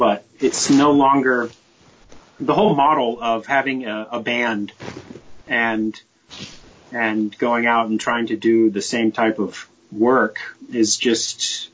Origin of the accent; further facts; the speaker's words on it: United States; I mean, that's the most bizarre thing I've ever heard of is as an American, you know?